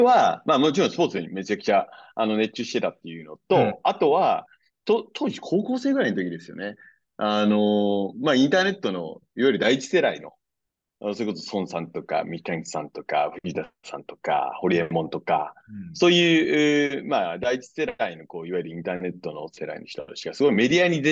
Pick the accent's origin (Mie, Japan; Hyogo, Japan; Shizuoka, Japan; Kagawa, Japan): Kagawa, Japan; 田舎で言うと、香川県出身なんですけど、